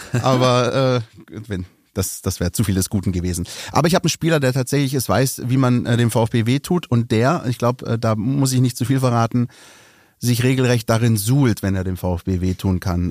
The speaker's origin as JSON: {"language": "German", "region": "Baden-Württemberg", "country": "Germany", "said": "So, ich bin ja auch aus dem Kreis Esslingen."}